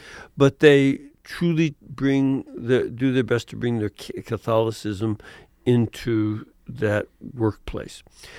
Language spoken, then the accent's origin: English; Chicago, Illinois, United States; now in Birmingham, United States; I've had contact with Opus Dei in various places, including my hometown Chicago and here in Birmingham.